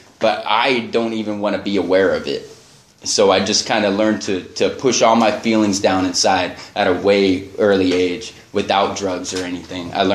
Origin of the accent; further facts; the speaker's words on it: Santa Ynez, California, United States; also born or lived in Santa Barbara; So I grew up in Santa Barbara up until I was about 8 years old, and then we moved to San Ynez, and the start of second grade